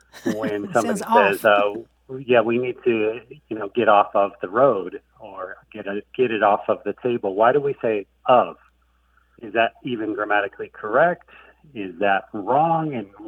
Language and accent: English; Ohio, United States; And from my accent, you can tell I didn't. I grew up in Ohio